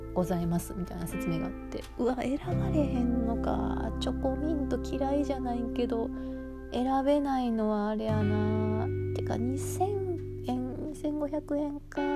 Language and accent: Japanese; Kitami, Hokkaido, Japan; お店の人も北見から来ましたって言ったらすごいお話ししてくれて